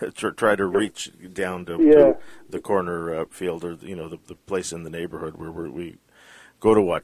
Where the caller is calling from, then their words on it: Vancouver, British Columbia, Canada; I mean, I'm talking from Vancouver